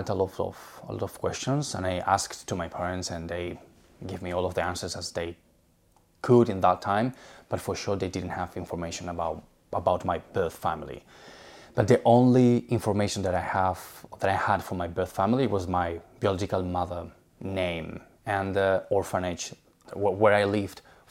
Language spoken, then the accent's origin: English; Russia; moved away; So no one could tell that I came from Russia